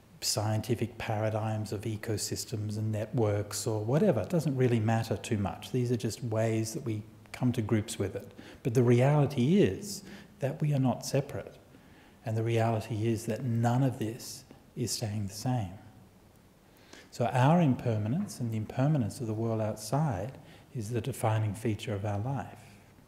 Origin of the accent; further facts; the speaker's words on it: Australia; I'm from Australia, right?